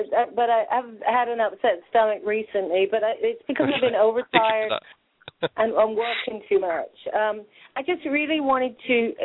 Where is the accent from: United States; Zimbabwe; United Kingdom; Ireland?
United Kingdom; England; I'm from England.